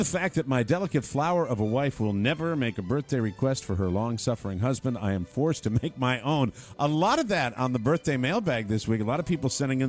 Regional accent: Baltimore, Maryland, United States; I was thrilled to hear the theme to Captain Chesapeake played on the show growing up in Baltimore.

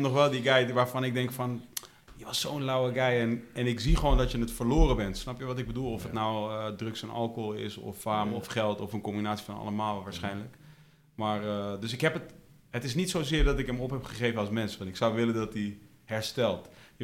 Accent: Netherlands; die waarderen het ook dat ik vertel dat ik uit Nederland kom.

